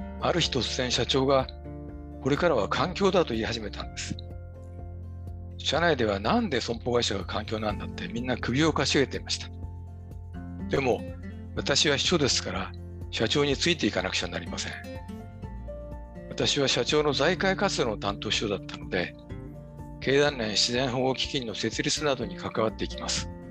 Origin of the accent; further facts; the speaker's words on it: Tokyo, Japan; 私は幼少期は東京駅の近くで育ちました。